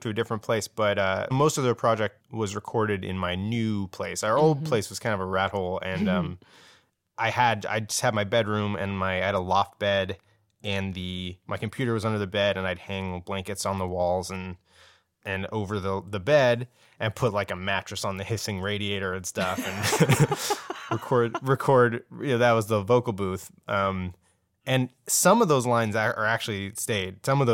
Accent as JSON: {"language": "English", "town": "San Jose", "region": "California", "country": "United States", "lives_now": "New York, United States", "said": "We're all from San Jose. Logan and I are the two members of the team who work remotely. We live in New York and everybody else is in California."}